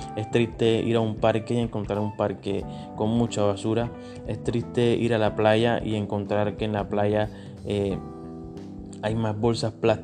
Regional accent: Cartagena, Bolívar, Colombia; Nosotros, como ciudadanos cartageneros y como ciudadanos colombianos

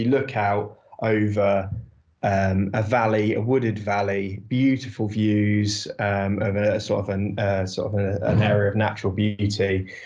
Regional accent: South East England, United Kingdom; Emma's from Sussex, I'm from Surrey.

